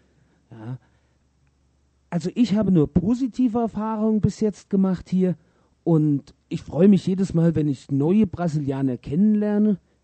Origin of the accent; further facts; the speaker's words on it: Germany; now in Brazil; die Menschen sind ein wenig anders, wie ich es aus Mitteleuropa, ich komme ja aus Deutschland, gewohnt bin.